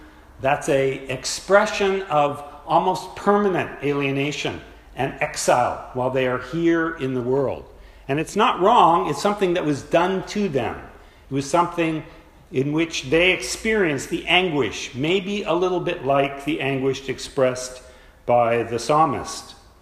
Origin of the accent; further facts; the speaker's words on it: Berkeley, California, United States; now in Indonesia; The easiest answer is I'm from Berkeley, California, so not far away. I lived there for the longest I've ever lived in the United States, but for the last 27 years, I've been living in Indonesia.